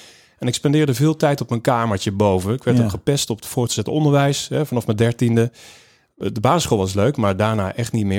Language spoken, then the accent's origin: Dutch; the south, Netherlands; zeker waar ik ben opgegroeid in het zuiden, daar had je dus niks.